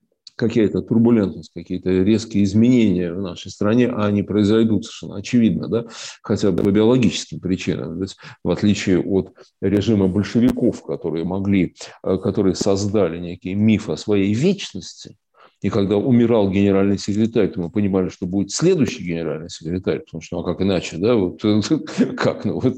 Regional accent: Siberia, Russia; мы все русские, оно совершенно не мешает тому, что возникает ощущение, что, вообще-то говоря, мы сибиряки. кроме этого, да, мы сибиряки, мы же, ну да, нет, конечно, мы русские, да, но мы сибиряки.

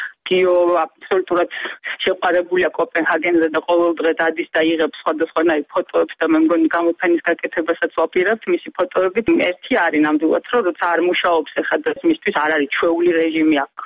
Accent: Adjara, Georgia; moved away; თუმცა მართალი გითხრათ, მე თუ აჭარელი ვარ

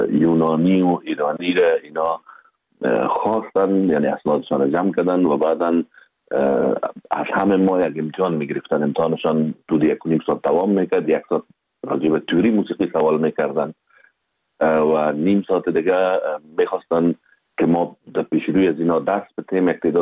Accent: Afghanistan

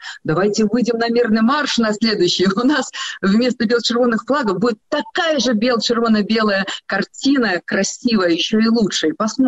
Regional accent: Belarus; мы были белорусы

